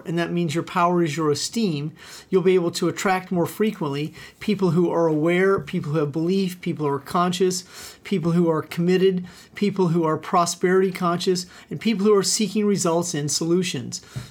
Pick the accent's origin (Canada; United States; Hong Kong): United States; Omaha, Nebraska; also born or lived in Missouri; I grew up in the Midwest, right outside of Omaha, Nebraska. Also lived for part of my life in Missouri, so I am a Cardinal fan.